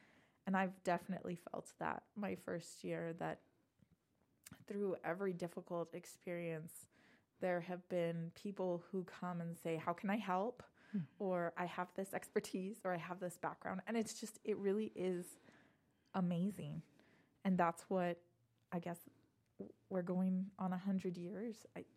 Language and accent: English; El Paso, Texas, United States; moved away as an adult; But I was, you know, born and raised in El Paso, and I was ready. I was ready to leave at 18. So I didn't think I would come back.